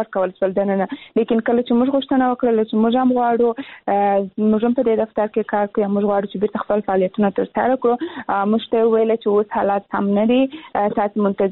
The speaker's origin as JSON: {"language": "Pashto", "region": "Kandahar", "country": "Afghanistan", "said": "زه هم د کندهار ولایت څخه یم،"}